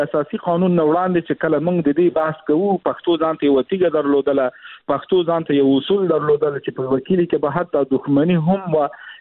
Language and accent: Pashto; Bamyan, Afghanistan; زه شخصا د بامیان یم، یعنې بامیان کې مې تولد شوی ده، د هجرې کې مې ژوند کړی ده، کورنۍ مې هلته وه.